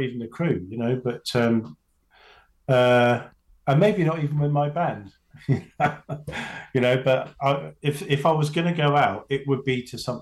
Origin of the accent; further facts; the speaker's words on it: London, United Kingdom; also born or lived in Stoke-on-Trent; My home county is really London, because that's where I've grown up from the age of 11. But I was not born in London. I was born in Stoke-on-Trent.